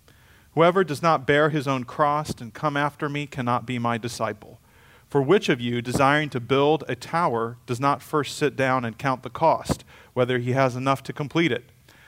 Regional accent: Ghana; I grew up in Africa, in Ghana, and sometimes driving in the country

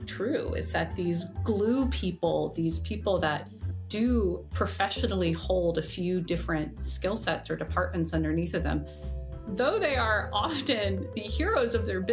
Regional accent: Orlando, Florida, United States; I ended up at a farmer's market locally in my hometown and met a chef who had a farmer's market stand.

